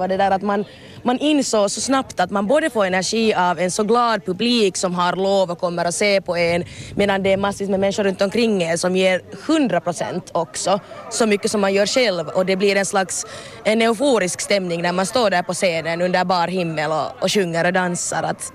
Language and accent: Swedish; Helsinki, Uusimaa, Finland; Så jag hade ju bestämt, jag är från Helsingfors, men under den här intensiva tiden har jag ju bestämt mig att jag bor då i Ekenäs för den tiden.